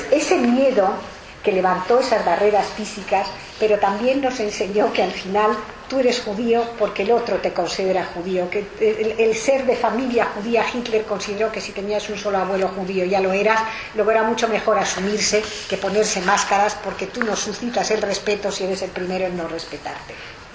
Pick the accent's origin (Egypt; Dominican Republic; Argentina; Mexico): Egypt; Alexandria, Alexandria Governorate; moved away; mis hermanos y yo, mis padres, criados y nacidos en Alejandría, pasamos a formar parte de ese ejército de Misrahim